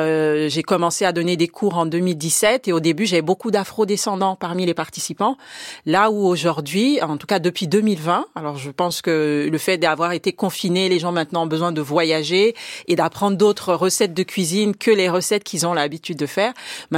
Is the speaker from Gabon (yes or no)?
yes; Gabon; Donc j'étais au Gabon, parce que j'ai grandi au Gabon.